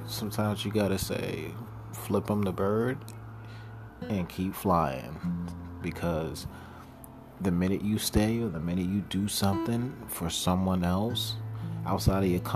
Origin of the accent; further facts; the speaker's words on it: New York, United States; but hey, I'm from New York. If you can make it here, you know the rest.